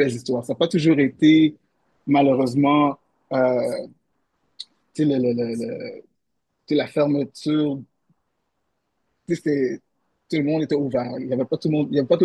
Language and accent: French; Montreal, Quebec, Canada; je suis québécois d'origine haïtienne, mais je suis pas très au courant de ma culture haïtienne. On a grandi à Notre-Dame-de-Grâce, c'est anglophone. Puis il y avait des Jamaïcains, mais il y avait pas d'Haïtiens dans le coin.